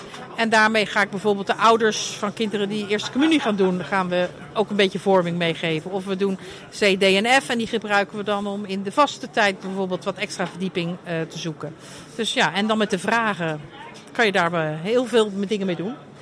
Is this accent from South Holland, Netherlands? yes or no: yes; Leiden, South Holland, Netherlands; Ik kom uit Leiden, dus het verre Nederland.